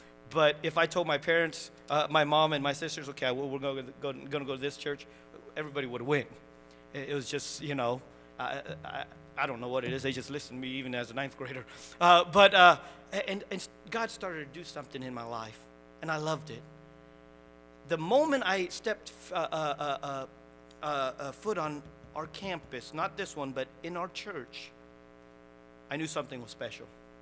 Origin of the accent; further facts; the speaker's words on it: Massachusetts, United States; And I'm from Massachusetts, a small town.